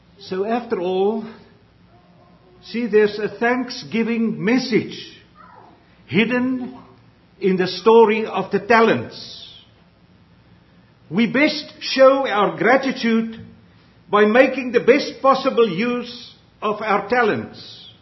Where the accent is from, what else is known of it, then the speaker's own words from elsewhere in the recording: South Africa; first language af; English is a second language; I was seeking to translate a word from the Afrikaans language, my mother tongue, into English. You see, I grew up with that word.